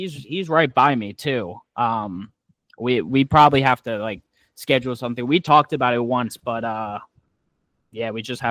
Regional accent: New York City, New York, United States; so I came from New York City. So in Queens, you can't do a damn thing.

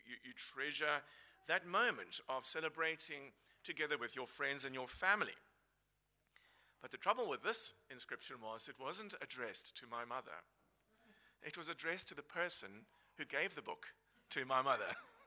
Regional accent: South Africa; accent: South African; moved away; If you don't know me and you don't know where my accent comes from, it comes from South Africa. I've been here for nearly 15 years.

